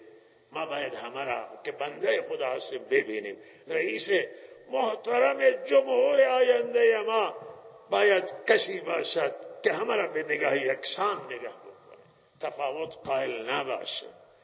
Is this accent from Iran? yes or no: yes; Iran; و ما ایرانیم، ما ایرانیان